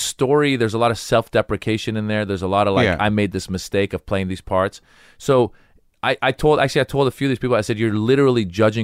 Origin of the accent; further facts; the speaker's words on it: United States; I go, my audiences are mixed. I grew up in America. There's a rhythm to it.